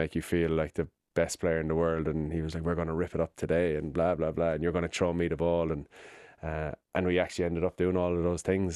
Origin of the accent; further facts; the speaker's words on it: Ireland; And I suppose that's weird saying it as an Irish rugby or sports.